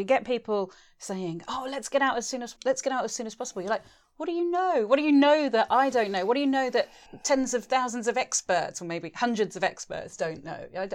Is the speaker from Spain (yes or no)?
yes; Spain; I'm a traveller, I'm mixed race, I'm a European, I grew up in Spain.